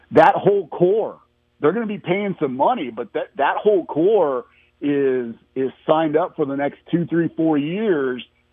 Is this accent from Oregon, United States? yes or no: yes; Portland, Oregon, United States; growing up in Portland, Oregon, we had a guy there for a while, Arvydas Sabonis, who was 7'4", mm-hmm.